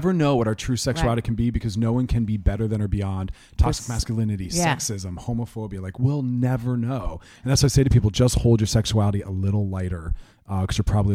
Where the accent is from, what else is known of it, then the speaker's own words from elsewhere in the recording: Philadelphia, Pennsylvania, United States; Philadelphia.